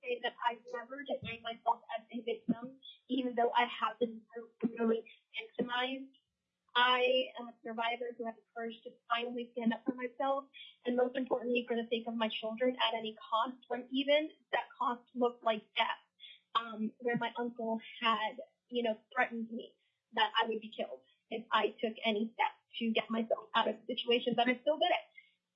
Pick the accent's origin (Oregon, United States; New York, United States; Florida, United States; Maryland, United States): Maryland, United States; I am a child marriage survivor. I'm testifying on behalf of myself. I am from Maryland